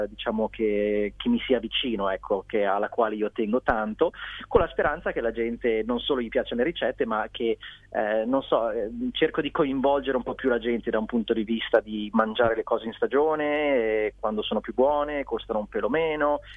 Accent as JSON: {"language": "Italian", "town": "Milan", "region": "Lombardy", "country": "Italy", "said": "io sono di Milano, in autunno mi ricordo da bimbi, mamma ci portava a raccogliere castagne, un'oretta fuori da Milano si arriva in dei bei posti"}